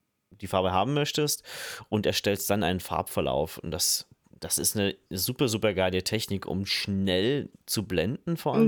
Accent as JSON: {"language": "German", "country": "Germany", "said": "bin Deutscher."}